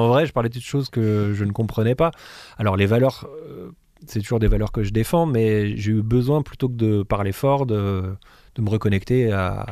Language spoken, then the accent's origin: French; France; first language French; chanter dans ma langue maternelle, tout simplement. Alors j'ai des origines américaines, tout ça, ce qui fait que je prétextais l'anglais, mais si je me raconte pas d'histoire, en fait, je suis français, je lis des livres en français. Quand j'écris, j'écris en français.